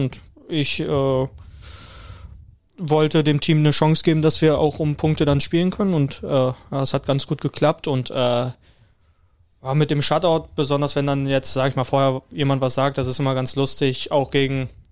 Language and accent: German; Düsseldorf, North Rhine-Westphalia, Germany; Also natürlich als Düsseldorfer gegen Köln ist es natürlich nochmal...